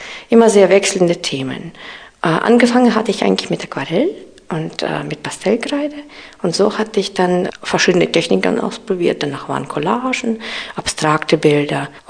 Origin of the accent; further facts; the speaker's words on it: Saint Petersburg, Russia; German is a second language; Ich komme aus der Stadt der Künste. Nordvenedig nennt man das, St. Petersburg.